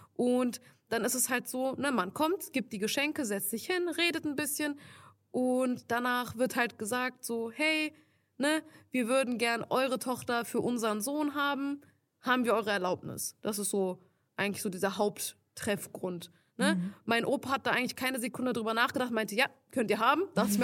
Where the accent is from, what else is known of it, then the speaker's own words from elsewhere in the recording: Turkey; Ich bin ja Türkin.